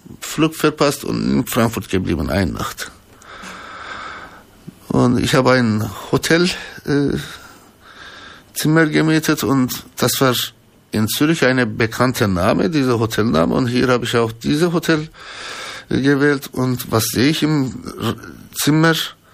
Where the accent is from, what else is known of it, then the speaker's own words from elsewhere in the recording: Ankara, Turkey; German is a second language; also born or lived in Rize; ich bin im 57 in Ankara geboren und meine Heimatstadt ist Rize und das ist auf, also wie kann man sagen, Nordost-Türkei, Schwarze Meer-Region und fast an der russischen Grenze und eine schöne kulturelle und glückliche Gebiet, kann man sagen. Und ich bin in Ankara aufgewachsen